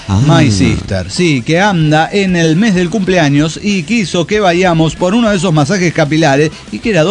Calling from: Tarija, Bolivia; de Tarija, Bolivia.

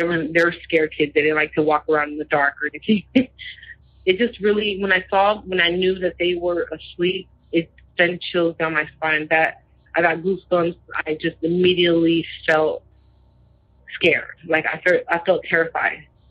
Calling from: California, United States; I'm calling from California. And my experience started when I was 16 years old. I lived in Oakland, California at the time, 90th Avenue.

